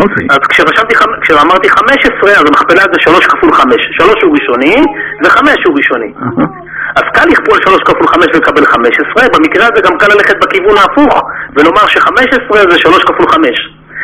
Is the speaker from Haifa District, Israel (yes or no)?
yes; Kiryat Ata, Haifa District, Israel; אני במקור מקריית אתא, והייתי תלמיד טוב במתמטיקה